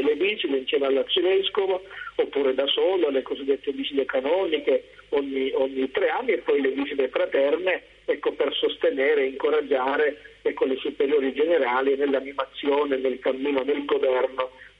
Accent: Martano, Apulia, Italy; io sono stato cresciuto dalle Figlie della Carità, nel mio paese, un paese di 12.000 abitanti, Martano

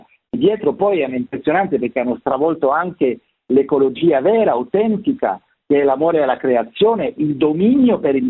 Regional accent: France; Italian is a second language; stanno sorgendo in Francia, perché sono francese, dunque sono magari più in contatto con questo mondo

